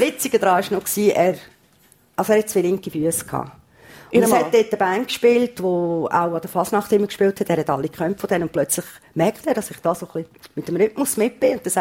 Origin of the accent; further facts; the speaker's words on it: Australia; also born or lived in United States; now in Switzerland; Ich bin in Australien aufgewachsen, Amerika überall in der Schule, also auf 3 Kontinente, 4 Länder. Und habe in Luzern gewohnt, habe dann aber in Sursee gearbeitet.